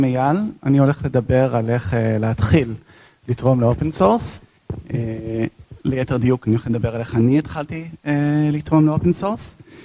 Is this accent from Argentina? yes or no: no; United States; Hebrew is a second language; also born or lived in Israel; אני אמריקאי-ישראלי, אני עושה טעויות בעברית, סלחו לי